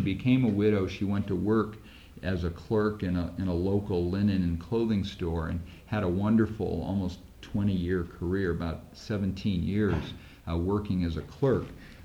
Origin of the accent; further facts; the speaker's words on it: Delphos, Ohio, United States; She lives in my hometown of Delphus, Ohio.